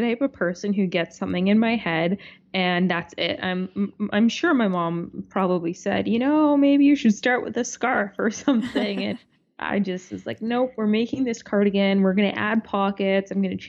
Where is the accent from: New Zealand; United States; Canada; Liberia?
Canada; Toronto, Ontario; when I was growing up in Toronto, my mom was actually a knitting instructor at a local yarn shop in the city.